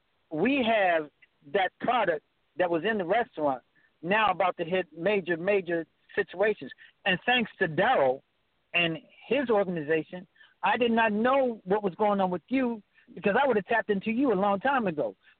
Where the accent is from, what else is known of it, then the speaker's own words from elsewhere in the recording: Bermuda; Do you know I'm originally from Bermuda?